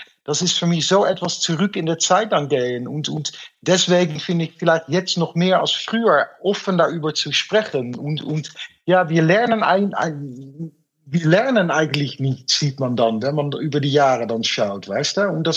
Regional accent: Zoetermeer, South Holland, Netherlands; German is a second language; ich bin dann aufgewachsen in Zoetermeer, in de Nähe von Den Haag

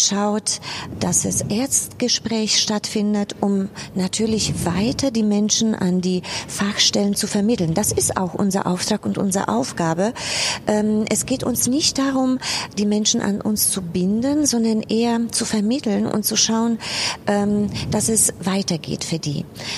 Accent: Upper Silesia, Poland; now in Bochum, Germany; ich komme aus Oberschlesien, spreche Polnisch und musste auch ein bisschen Russisch lernen damals.

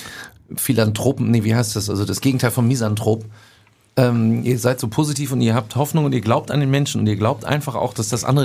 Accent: Lower Saxony, Germany; Das war bei uns im Emsland auch ganz, ganz stark.

